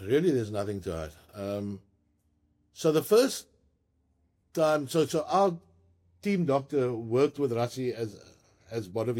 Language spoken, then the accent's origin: English; South Africa; Sport, rugby, being South African, being national coaches, creating our own reality